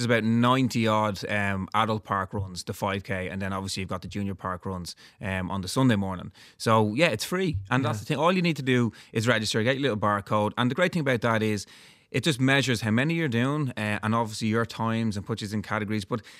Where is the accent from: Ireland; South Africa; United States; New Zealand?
Ireland; Dublin, Leinster; Now, I grew up around Marley Park. My running club, Dundrum South Dublin, started there.